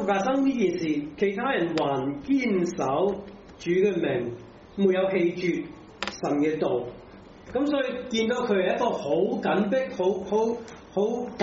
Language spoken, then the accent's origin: Cantonese; Macau; 所以我哋澳門人一樣同別家摩嘅教會受某啲壓力啦